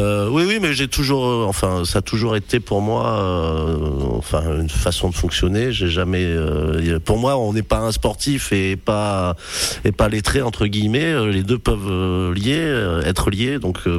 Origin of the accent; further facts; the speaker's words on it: Nîmes, Occitanie, France; also born or lived in La Rochelle; Au départ, je viens du Gard. Je suis plutôt, j'ai été élevé à Nîmes, donc plutôt dans une culture de handball avec l'USAM. Je suis fils de militaire, donc j'ai beaucoup bougé après, et j'ai vécu pas mal dans l'ouest de la France, du côté de La Rochelle.